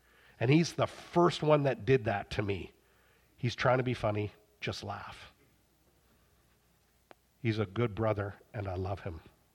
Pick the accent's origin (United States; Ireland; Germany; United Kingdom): Ireland; I happen to have a genetic disposition that means I don't change my mind very often. I'm Irish.